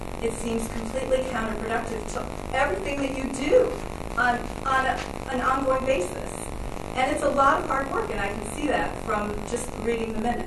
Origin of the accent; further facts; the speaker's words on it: Highland, Indiana, United States; I'm from Highland. I previously lived in Hammond. I moved away and was gone for a very, very long time, have been back a couple of years.